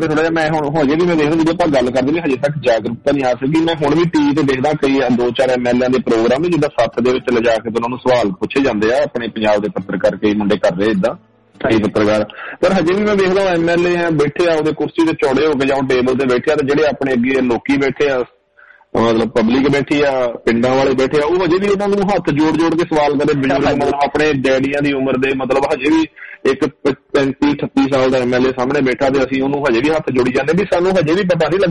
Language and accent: Punjabi; Ratia, Haryana, India; ਸਾਡਾ ਜਿਹੜਾ ਰੂਟ ਹੈ ਹਰਿਆਣੇ ਦਾ, ਦਿੱਲੀ ਬਹਾਦਰਗੜ੍ਹ ਰੋਹਤਕ ਹਿਸਾਰ ਤੇ ਫਤਿਹਾਬਾਦ ਤੇ ਸਾਡਾ ਸ਼ਹਿਰ ਰਤੀਆ